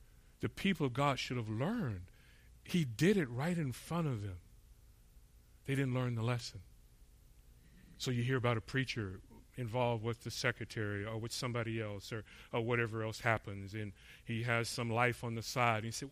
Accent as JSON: {"language": "English", "region": "Florida", "country": "United States", "lives_now": "California, United States", "said": "We're from Florida, but it's not true south. You actually have to go north to go to the south. You go to Georgia. No, it really is true. Us Floridians, we kind of have a little thing."}